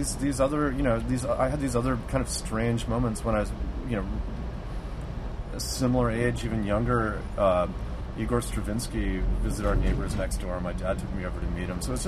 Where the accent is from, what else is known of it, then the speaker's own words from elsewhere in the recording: Los Angeles, California, United States; I grew up in Los Angeles, uh-huh.